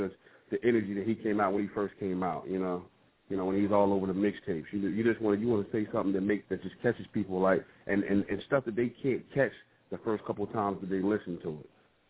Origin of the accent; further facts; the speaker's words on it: Philadelphia, Pennsylvania, United States; look, he ain't representing me, and I'm from Philly, and I know he ain't representing